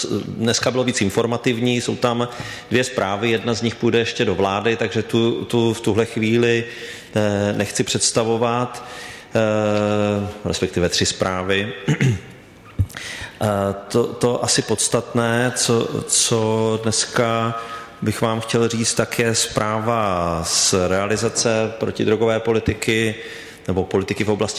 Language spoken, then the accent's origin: Czech; Brno, South Moravian Region, Czechia; Tak a když to srovnám potom například v Brně, jako já jako Brňák